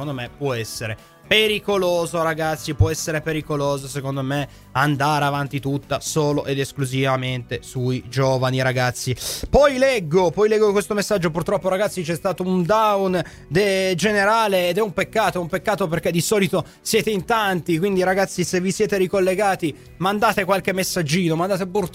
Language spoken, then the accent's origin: Italian; Turin, Piedmont, Italy; Io che sono di Torino la conosco come città